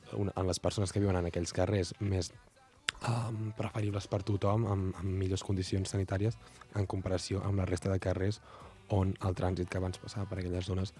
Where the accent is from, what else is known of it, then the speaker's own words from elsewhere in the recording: Les Cabanyes, Catalonia, Spain; Jo mateix no soc de Vilafranca, soc de Les Cabanyes